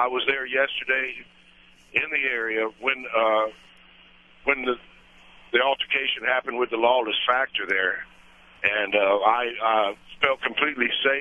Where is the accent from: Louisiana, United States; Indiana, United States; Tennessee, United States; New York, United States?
Louisiana, United States; I am from Louisiana originally.